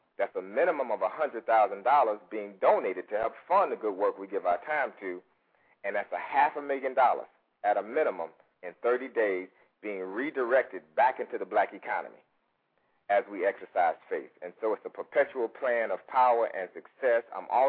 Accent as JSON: {"language": "English", "town": "Chicago", "region": "Illinois", "country": "United States", "tie": "born or raised there", "lives_now": "Atlanta, United States", "said": "Originally from Chicago, Illinois. That's my hometown, Southside, so it was good to just get some of that vibe this afternoon here in Atlanta, Georgia."}